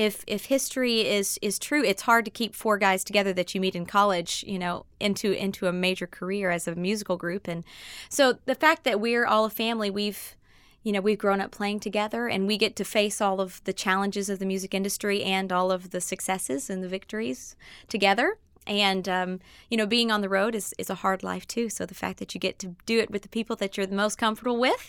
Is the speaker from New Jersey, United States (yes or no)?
no; Nashville, Tennessee, United States; We are, yeah. We grew up in Nashville